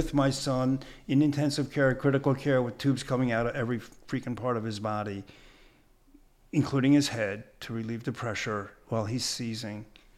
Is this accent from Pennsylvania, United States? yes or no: yes; Philadelphia, Pennsylvania, United States; So this gave me that great in. I'm like, oh, I'm from Philadelphia. And you start the Jewish geography.